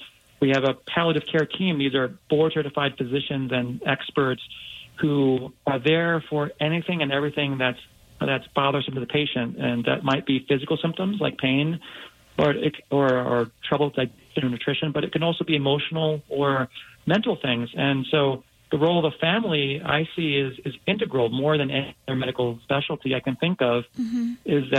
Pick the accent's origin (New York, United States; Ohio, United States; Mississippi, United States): New York, United States; when I was growing up in New York